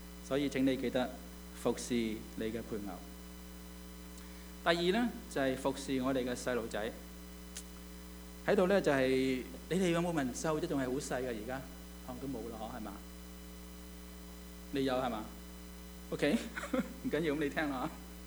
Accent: China; 因为我们中国人都是，我自己都是这样

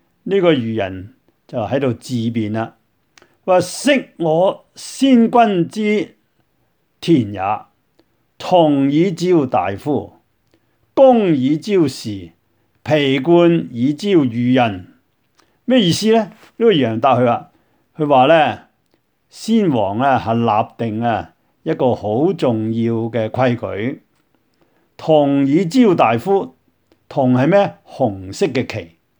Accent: Guangdong, China; 我哋广东人叫做盐蛇。

